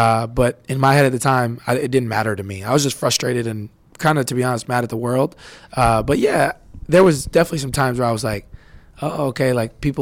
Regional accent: Wisconsin, United States; because I'm from Wisconsin, and you know, the Bucks weren't good for me growing up

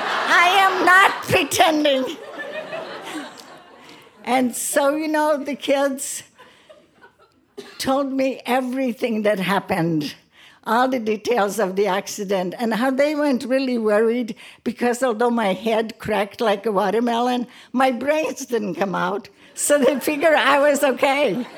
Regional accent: Brazil; I grew up in Brazil where it's really difficult not to be part of a group.

